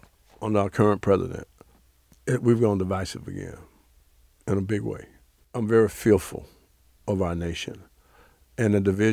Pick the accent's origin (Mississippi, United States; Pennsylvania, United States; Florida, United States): Florida, United States; Panama City; Growing up in Panama City, when the Ku Klux Klan would come in and do their annual parade around the 4th of July